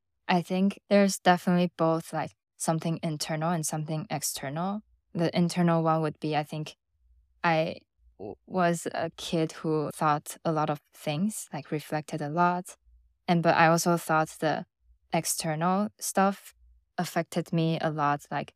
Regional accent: Taichung, Taiwan; So the city I grew up in is called Taichung. It's the second biggest one in Taiwan. And I live with my parents, one of my grandma.

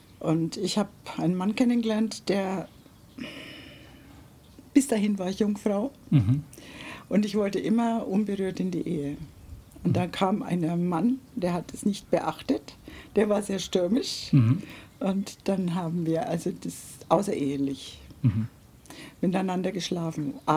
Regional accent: Würzburg, Bavaria, Germany; Und ich bin geboren in Würzburg.

